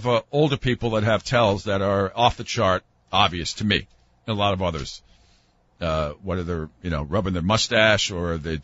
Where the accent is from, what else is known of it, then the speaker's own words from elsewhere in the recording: Rhode Island, United States; one of the guys there is from my home state of Rhode Island.